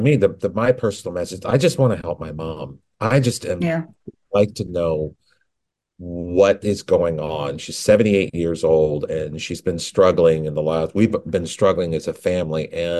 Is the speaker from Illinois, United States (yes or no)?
no; Georgia, United States; I grew up in South Georgia